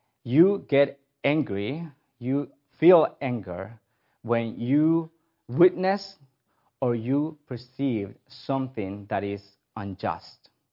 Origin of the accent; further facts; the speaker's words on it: Mexico; English is a second language; moved away as an adult; now in United States; I'm originally from Mexico. I came to the States about 12 years ago to first do college and then to go to Westminster.